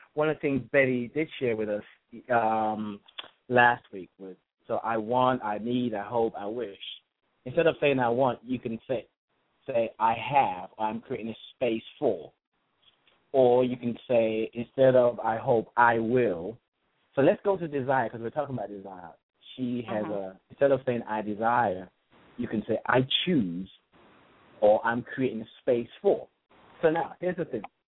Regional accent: Nigeria; also born or lived in England; I was born in England. I'm Nigerian. I was born in England. I've lived in Nigeria. I've lived in England. I've lived here.

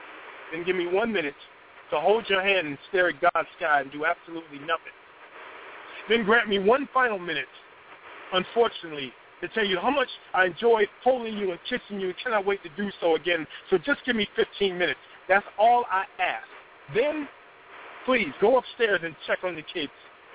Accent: Chicago, Illinois, United States; I'm from Chicago, so we cheated politics like that.

